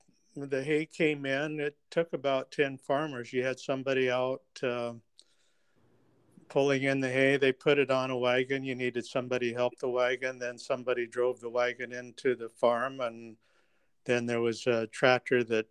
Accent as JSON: {"language": "English", "region": "Iowa", "country": "United States", "tie": "born or raised there", "said": "Well, I had an idyllic growing up. I grew up in a small farm town, about 400 people"}